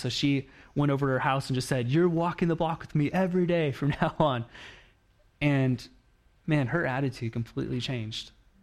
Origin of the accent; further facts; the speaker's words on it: Oregon, United States; but I grew up in Oregon, so I was done with the rain for the rest of my life.